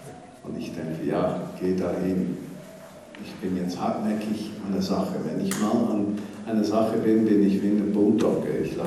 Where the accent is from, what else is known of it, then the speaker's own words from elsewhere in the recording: Switzerland; Als Schweizer darf ich das sagen, weil ich ja nichts zu sagen habe.